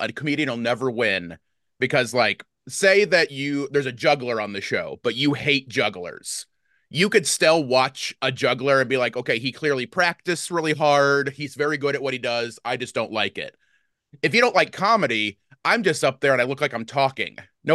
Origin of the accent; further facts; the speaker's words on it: DeMott, Indiana, United States; Oh, so I grew up in DeMott, Indiana. So gotcha. Up in the region.